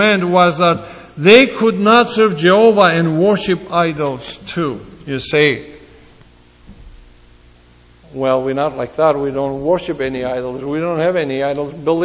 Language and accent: English; Greece; English is a second language; either Armenians or Greeks, and I come from Greece